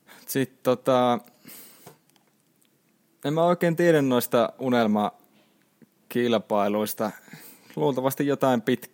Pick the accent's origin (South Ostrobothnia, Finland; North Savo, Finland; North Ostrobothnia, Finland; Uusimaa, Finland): North Savo, Finland; Kuopio; mä oon Kuopiosta itse kotoisin